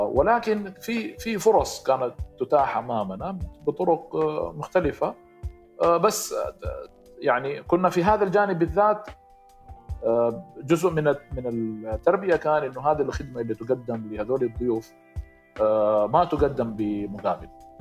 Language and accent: Arabic; Mecca, Makkah Province, Saudi Arabia; الحقيقة أنا من مواليد يعني مكة المكرمة، وطبيعة المنطقة يعني فينا بشكل زي ما نقول مجتمعي موجود في الشباب والبنات اللي في مكة